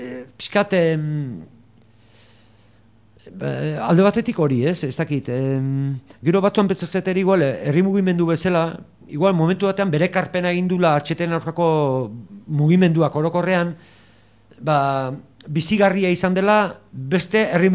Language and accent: Basque; Basque Country, Spain; Donostialdekoa naiz